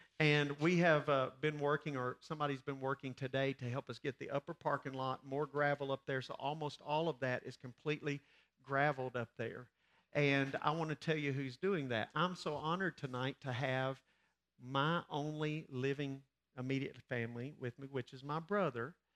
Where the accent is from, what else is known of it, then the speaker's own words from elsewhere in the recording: Cookeville, Tennessee, United States; We grew up all in Cookeville here